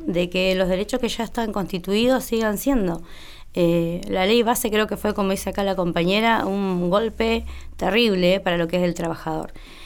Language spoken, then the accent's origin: Spanish; Neuquén, Argentina; Yo soy neuquina, nací acá y la realidad es que vivo para el lado del oeste